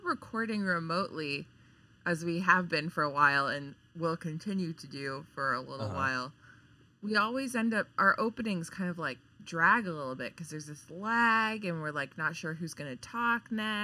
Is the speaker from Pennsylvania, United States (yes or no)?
yes; Pittsburgh, Pennsylvania, United States; so I was at work and I got I'm from Pittsburgh and I got a phone call from an unknown Pittsburgh number.